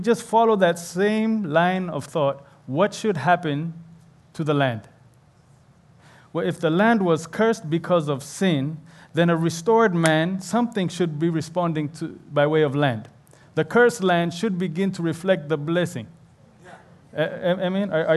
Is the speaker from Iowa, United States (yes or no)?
no; Chicago, Illinois, United States; also born or lived in Africa; I grew up all over the world. I am a blender, kind of like my shirt. And for many years, I grew up in Chicago, where the Chicago Cubs just won World Series.